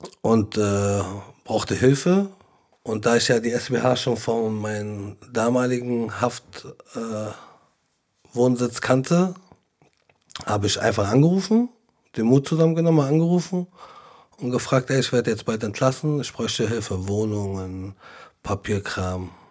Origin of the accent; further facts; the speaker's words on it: Berlin, Germany; ich komme aus Berlin-Wedding, geboren und aufgewachsen. Ich sehe mich nicht als Ausländer oder Deutscher, ich sehe mich als Berliner. Ja. Und bin stolz, der Berliner zu sein.